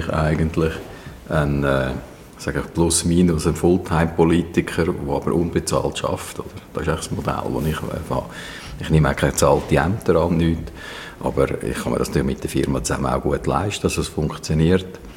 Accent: Glarus, Switzerland; als Glarner möchte ich

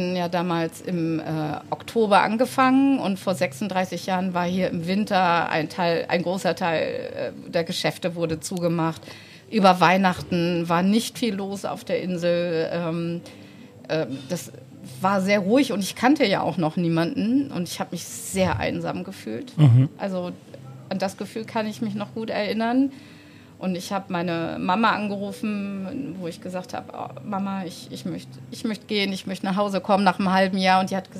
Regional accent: Bremen, Germany; now in Borkum, Germany; irgendwann habe ich mich nicht mehr als Bremerin, sondern als Borkumerin gefühlt. Natürlich ist Bremen immer noch in meinem Herzen. Mhm. Das ist meine alte Heimatstadt und meine Schwester wohnt mitten in Bremen.

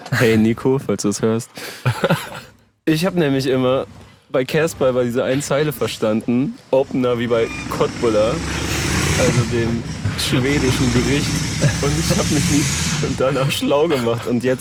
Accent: Lower Saxony, Germany; ich komme aus der Nähe von Oldenburg

